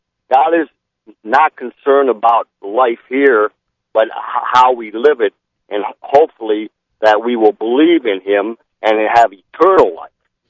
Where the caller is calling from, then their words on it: Indiana, United States; I'm from Indiana.